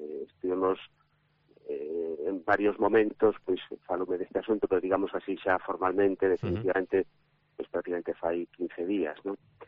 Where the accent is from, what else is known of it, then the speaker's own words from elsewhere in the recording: Redondela, Galicia, Spain; Souto Maior, pode decir casi que a miña parroquia natural, eu son de Redondela, non? Pero a miña familia, a miña nai, Souto Maior, a miña familia máis inmediata, vive ali